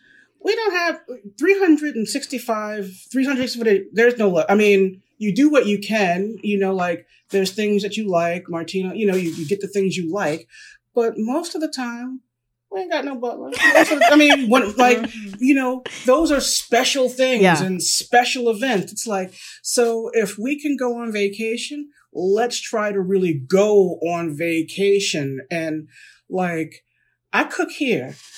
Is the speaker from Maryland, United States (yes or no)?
yes; Baltimore, Maryland, United States; Because I'm from Baltimore, working class. I mean, I'm barely above working class, really. Mm-hmm. Honestly, living up here, you know, New York, New Jersey.